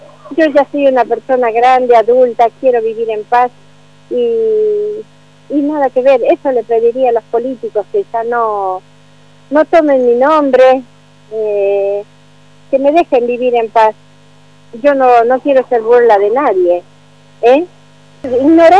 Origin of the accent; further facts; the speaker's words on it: Chaco, Argentina; Está bien que yo sea vieja, que sea chaqueña, porque soy chaqueña y con mucha honra